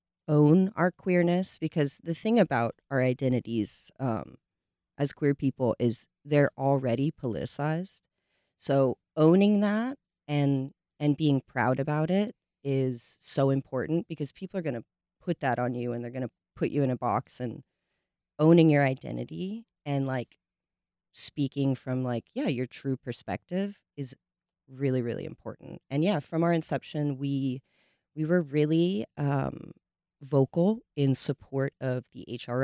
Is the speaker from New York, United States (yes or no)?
no; Jacksonville, Florida, United States; now in California, United States; So we're all from Jacksonville, and Summer moved to Austin, Texas